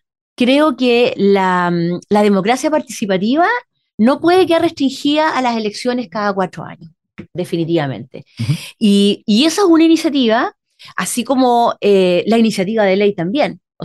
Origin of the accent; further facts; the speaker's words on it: Los Lagos, Chile; Estamos viendo en Chiloé, yo que soy chilota